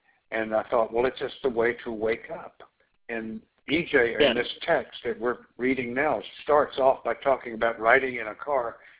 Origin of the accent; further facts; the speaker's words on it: Texas, United States; I was raised in South Texas on a ranch where everybody goes hunting, and people shoot creatures like deer regularly.